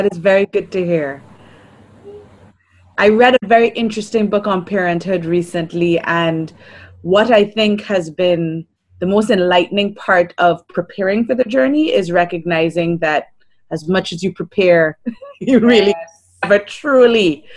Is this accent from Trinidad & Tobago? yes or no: yes; Trinidad & Tobago; also born or lived in Barbados / Jamaica / Canada; I am, I like to say, a Caribbean woman, person. I was born in Trinidad and Tobago